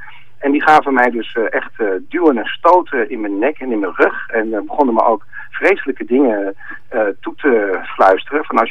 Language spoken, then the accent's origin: Dutch; Amsterdam, North Holland, Netherlands; ik kom uit Slotervaart